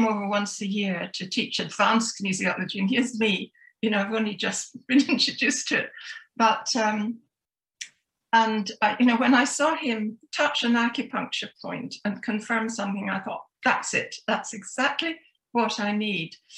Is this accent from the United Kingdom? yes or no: yes; Scotland, United Kingdom; I'm Scottish